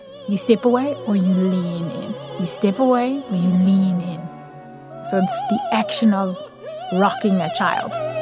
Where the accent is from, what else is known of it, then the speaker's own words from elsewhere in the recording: South Africa; speaking as a South African